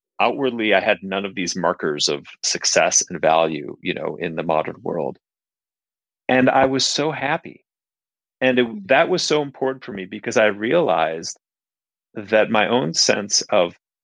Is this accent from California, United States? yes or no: no; Minneapolis, Minnesota, United States; I came from a background, I grew up in Minneapolis in the Midwest, you know, in the middle class family.